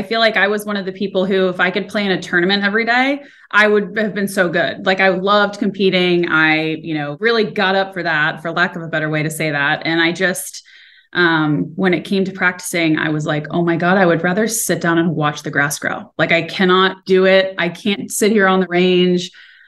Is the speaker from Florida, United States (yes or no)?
yes; Orlando, Florida, United States; I grew up in Orlando, played junior golf, started competing when I was 6.